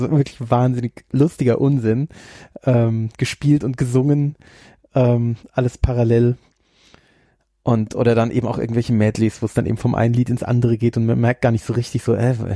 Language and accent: German; Germany; aber wir sind halt Deutsche, wir haben halt keinen Humor, gell?